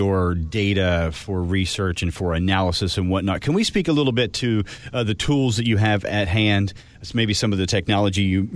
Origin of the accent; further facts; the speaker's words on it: East Coast, United States; moved away; I live out here on the West Coast. I'm a transplant from the East Coast.